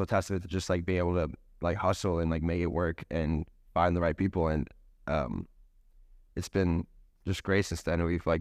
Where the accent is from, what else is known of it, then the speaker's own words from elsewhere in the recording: Atlanta, Georgia, United States; And we're both originally from Atlanta.